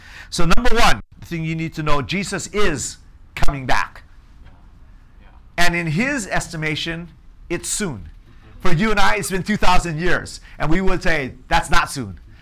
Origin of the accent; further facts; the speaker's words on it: Hawaii, United States; I grew up in Hawaii, and he did a lot of travel to Asia, throughout Asia, just business-wise.